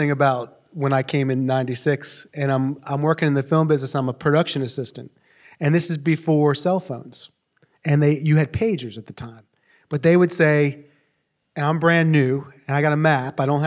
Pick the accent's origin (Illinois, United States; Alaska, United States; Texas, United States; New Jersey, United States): New Jersey, United States; You know, I grew up in South Jersey, and thank you.